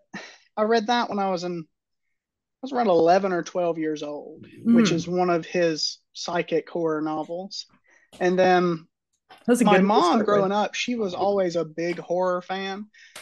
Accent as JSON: {"language": "English", "town": "Hattiesburg", "region": "Mississippi", "country": "United States", "said": "So I'm from down around Hattiesburg, where the University"}